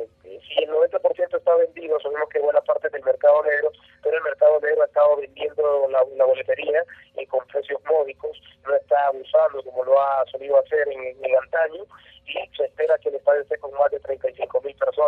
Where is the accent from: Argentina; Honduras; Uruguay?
Honduras; como hondureño te digo que así pero sea